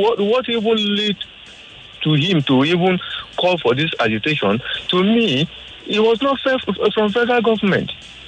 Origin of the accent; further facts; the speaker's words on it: Nigeria; In fact, I'm not from that side, I'm from Northwest.